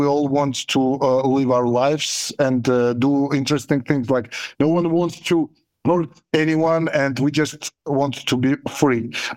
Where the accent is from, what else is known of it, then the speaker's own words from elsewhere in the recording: Georgia; I was born in Georgian Republic, a part of Soviet Union.